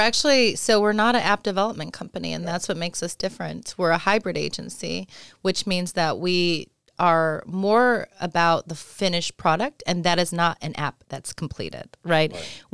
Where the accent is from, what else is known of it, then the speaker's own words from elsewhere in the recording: Rochester, New York, United States; I'm from Rochester, so trust me when I say it's a very near and dear story.